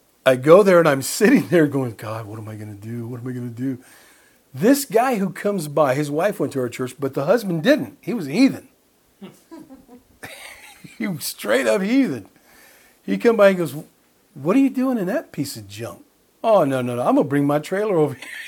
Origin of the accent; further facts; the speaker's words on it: Fresno, California, United States; now in Los Baños, United States; The only reason that Lynn and I were accepted was because I was from Fresno. I grew up in the San Joaquin Valley